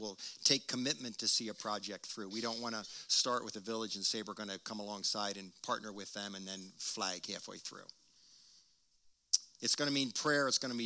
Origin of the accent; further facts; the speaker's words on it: Wilmington, Delaware, United States; But generally speaking, as a little boy, 7 years old, growing up in Wilmington, Delaware, it was a pretty safe world for me.